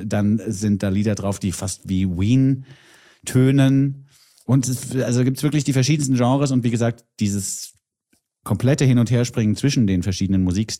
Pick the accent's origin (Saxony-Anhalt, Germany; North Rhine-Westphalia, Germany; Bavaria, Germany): Bavaria, Germany; Für mich als Bayer ist es schwierig.